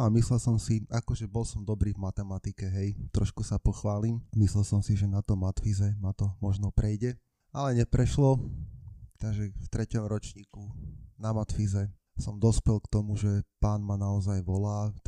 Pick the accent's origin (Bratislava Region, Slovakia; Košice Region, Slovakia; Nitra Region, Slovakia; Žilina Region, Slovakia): Nitra Region, Slovakia; Žemberovce; najmä cez kňazov, ktorí pôsobili u nás v Žemberovciach, som ich tak obdivoval a vnímal.